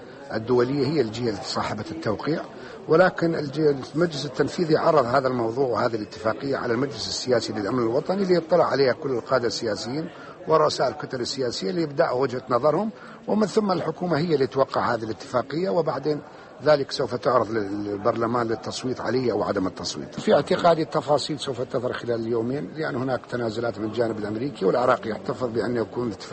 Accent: Iraq; نحن كعراقيين نعرف من هي جهة

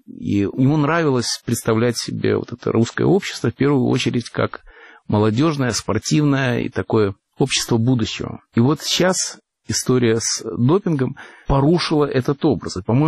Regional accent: Russia; accent: Russian; moved away as an adult; now in Canada; в разгар холодной войны, когда советские войска вступили в Афганистан, я приехал в Канаду. И в Монреале все слышали, конечно, мой русский акцент

